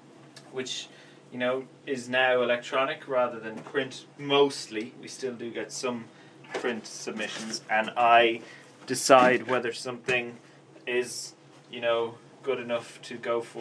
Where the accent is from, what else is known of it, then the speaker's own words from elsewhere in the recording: Cork, Munster, Ireland; now in Dublin, Ireland; my hometown.